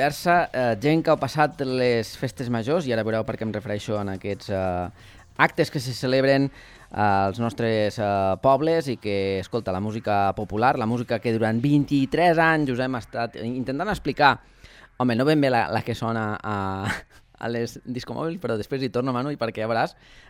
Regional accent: Els Guiamets, Catalonia, Spain; a la dels Guiamets, al meu poble, va ser una cosa... espectacular

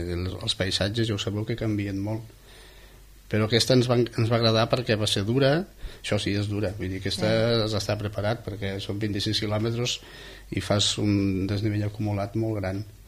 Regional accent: Falset, Catalonia, Spain; nosaltres, la majoria som de Falset, doncs vam sortir de Falset i vam acabar a Falset, no?

